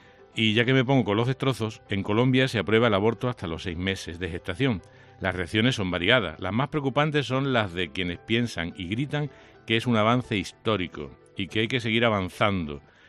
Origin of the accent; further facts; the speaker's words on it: Andalusia, Spain; ninguna historia tan antigua y variada como la andaluza, a poco que conozcamos nuestras raíces.